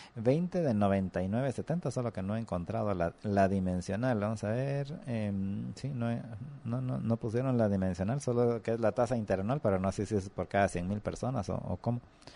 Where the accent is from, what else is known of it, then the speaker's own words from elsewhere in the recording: Retalhuleu, Guatemala; En Retaluleu, allá en mi tierra, es donde está el 73 casos.